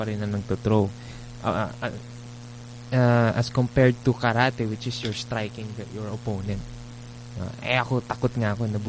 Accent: Japan; lumaki ako sa Japan.

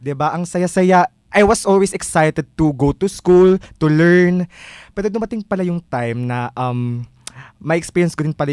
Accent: Tacloban, Eastern Visayas, Philippines; Siguro na homesick din ako kasi nga I'm from Tacloban.

